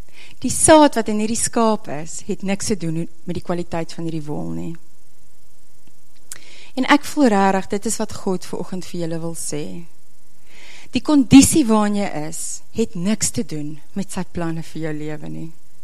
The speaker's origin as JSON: {"language": "Afrikaans", "region": "Western Cape", "country": "South Africa", "tie": "born or raised there", "said": "Ek het in die Koue Bokkeveld groot geword"}